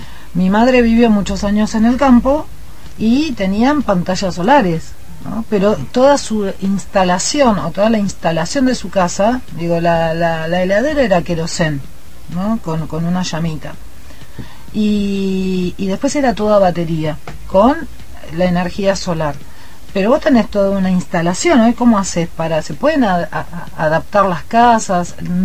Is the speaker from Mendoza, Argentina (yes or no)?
yes; Mendoza, Argentina; yo soy mendocina y en mi casa había un termotanque a leña